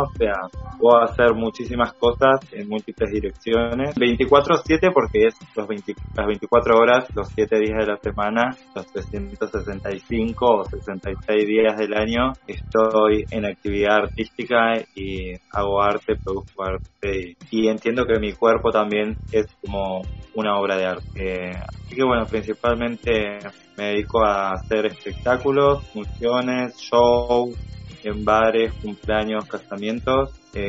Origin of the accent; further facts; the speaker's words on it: Neuquén, Argentina; del territorio de puelmapu, en Neuquén.